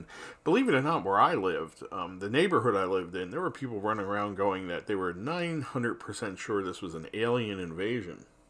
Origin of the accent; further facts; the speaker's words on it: New Jersey, United States; You know, I had lived in Hoboken for a while, and I'm from New Jersey.